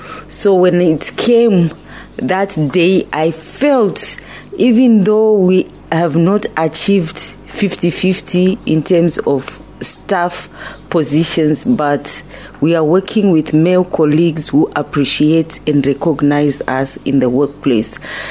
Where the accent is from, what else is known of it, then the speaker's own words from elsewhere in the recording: Zimbabwe; I am originally from Zimbabwe